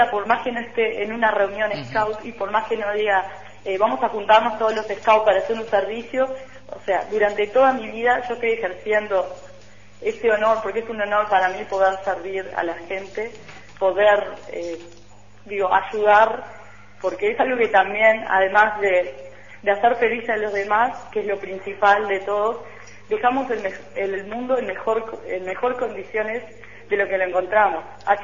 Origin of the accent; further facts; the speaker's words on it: Paysandú, Uruguay; now in Montevideo, Uruguay; Yo soy de Paysandú, pero por motivos de estudio me tuve que venir a Montevideo.